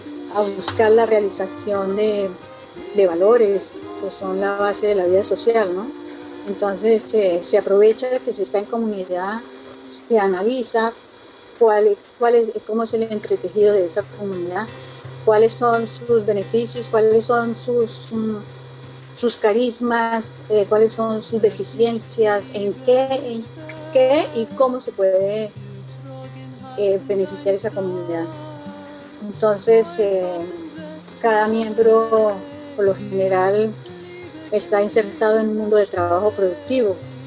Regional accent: Colombia; soy colombiana y con muchas ganas de trabajar.

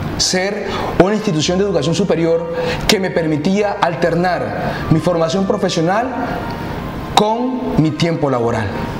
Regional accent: Curumaní, Cesar, Colombia; desde mi corregimiento, de donde soy oriundo, zona rural del municipio, hasta el casco urbano donde se encontraba para el entonces el Ceres Curumaní

